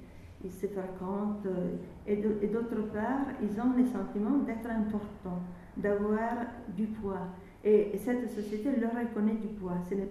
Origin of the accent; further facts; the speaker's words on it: Italy; French is a second language; parce que je suis italienne